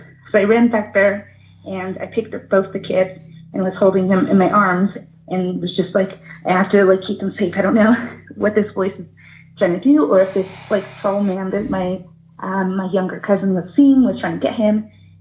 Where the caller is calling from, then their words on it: Arizona, United States; I'm from Arizona.